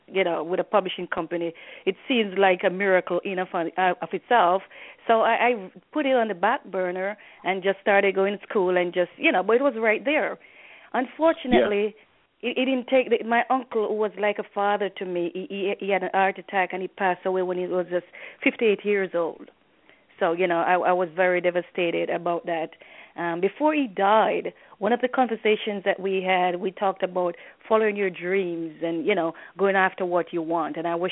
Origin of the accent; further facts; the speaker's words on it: Jamaica; moved away as an adult; now in New York, United States; I was born and raised in Jamaica, West Indies, and I migrated to the U.S. Approximately over 16 years ago. I currently reside in New York